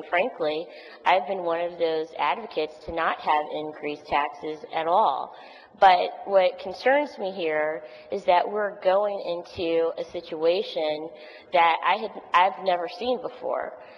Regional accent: St. Louis, Missouri, United States; I'm not from Kansas City. I'm from St. Louis, and I have municipalities that have red lights, red light cameras.

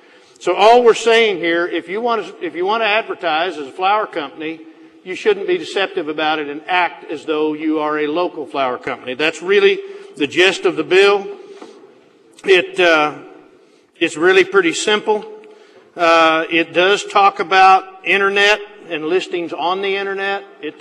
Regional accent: Nixa, Missouri, United States; Where I lived, my hometown, it had a Nixa phone number, a local number, and it also had a Nixa address.

